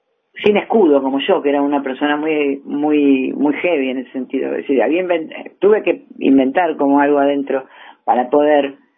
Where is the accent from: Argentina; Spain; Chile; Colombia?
Argentina; Ramos Mejía, Buenos Aires Province; yo los vi en el Estudiantil Porteño de Ramos Mejía, que es el lugar de donde soy. Donde me crié, donde fui al colegio, todo, que es el oeste de Gran Buenos Aires, digamos.